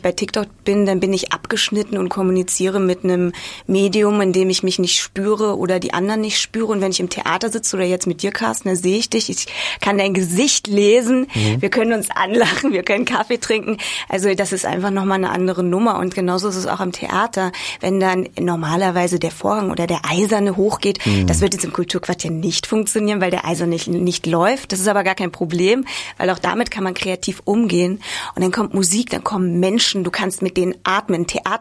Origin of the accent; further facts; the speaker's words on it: Magdeburg, Saxony-Anhalt, Germany; now in Erfurt, Germany; Ich komme ja aus Magdeburg, das weißt du ja vielleicht. Und Magdeburg ist ungefähr genauso groß wie Erfurt und da schläft's auch nicht.